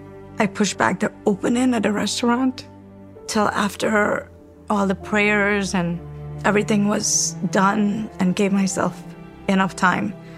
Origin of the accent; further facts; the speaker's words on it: Long Island, New York, United States; When I was growing up in Long Island, we basically grew up in the same house and we lived there for years until I purchased the house from my parents.